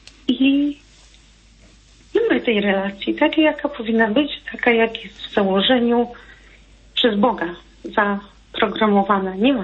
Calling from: Podlaskie Voivodeship, Poland; z Podlasia.

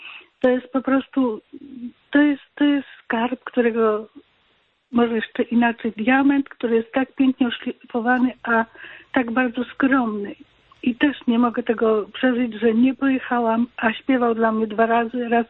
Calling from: Zgierz, Łódź Voivodeship, Poland; ze Zgierza.

